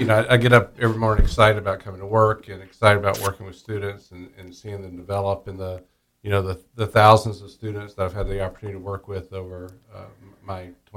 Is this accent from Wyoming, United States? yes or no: no; Mississippi, United States; I grew up in Mississippi.